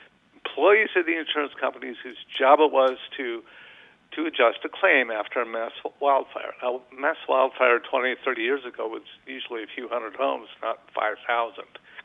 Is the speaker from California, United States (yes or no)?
yes; California, United States; My experience as a Californian who has counseled a lot of Californians with their claims has been it's kind of unique to California right now